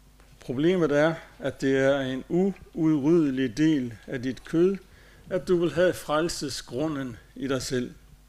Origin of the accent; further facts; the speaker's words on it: Tarm, Central Denmark Region, Denmark; I byen Tarm, hvor jeg er vokset op